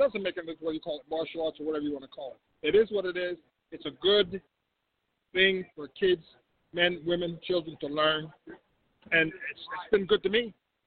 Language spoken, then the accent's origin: English; Brooklyn, New York, United States; I'm originally from Brooklyn, New York.